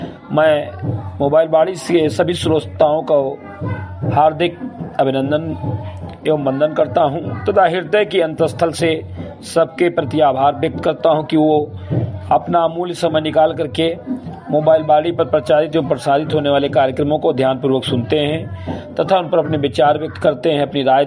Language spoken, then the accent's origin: Hindi; Bahraich, Uttar Pradesh, India; ग्राम सभा से मेरी कटाई विकासखंड मेनपुरवा जनपद बहराइच का मूल निवासी हूं